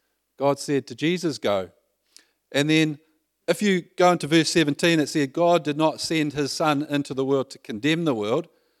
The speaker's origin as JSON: {"language": "English", "region": "Waikato", "country": "New Zealand", "lives_now": "Holyhead, United Kingdom", "said": "we came from Coromandel Peninsula, like paradise, to live in central Holyhead."}